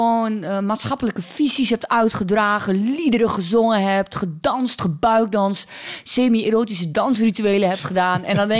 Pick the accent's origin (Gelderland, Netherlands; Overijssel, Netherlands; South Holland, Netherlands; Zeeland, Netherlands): Overijssel, Netherlands; accent: Neder-Saksisch; Dus ik praat op de planken nog net iets Neder-Saksischer. Ik heb ook wel Twentse liedjes, ook omdat ik in die taal veel beter mijn gevoel kan uitdrukken.